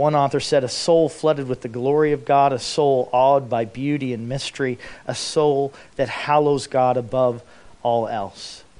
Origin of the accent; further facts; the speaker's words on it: Alaska, United States; because we're from Alaska, and they're from California